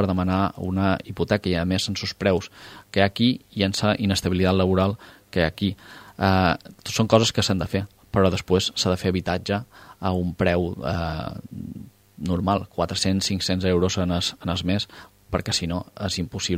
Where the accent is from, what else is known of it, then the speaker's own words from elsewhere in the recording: Formentera, Balearic Islands, Spain; born there; que puc tenir jo, que he nascut aquí a Formentera